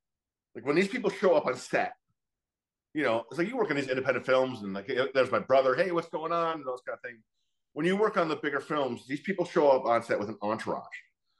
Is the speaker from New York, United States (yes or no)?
yes; New York, United States; And I like seeing, as a New Yorker, I like seeing the root of who someone is.